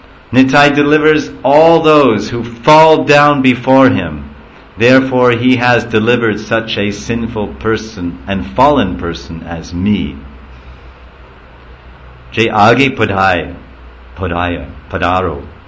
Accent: New Jersey, United States; I'm from New Jersey.

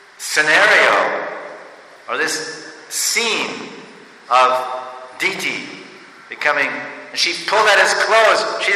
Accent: India; English is a second language; I'm from India.

